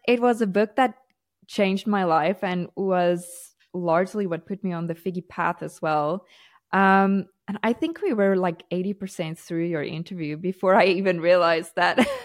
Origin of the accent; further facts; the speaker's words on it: South Africa; now in Portugal; We moved to Portugal from South Africa and I love South Africa. I love my South African culture, but unfortunately it's not the safest place to be.